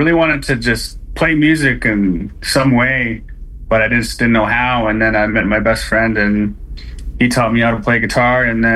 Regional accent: La Ronge, Saskatchewan, Canada; I'm originally from La Ronge, Saskatchewan, Treaty 6 territory.

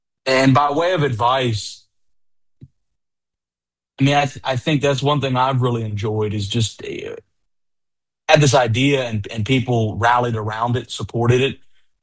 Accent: United States; moved away as an adult; now in Canada; I'm been in Canada since 2021. I'm from the States. I did my bachelor's, master's there.

